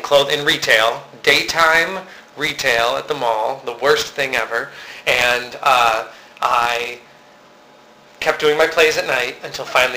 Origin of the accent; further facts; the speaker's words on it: Syracuse, New York, United States; So I had my hometown of Syracuse. I'd go back there.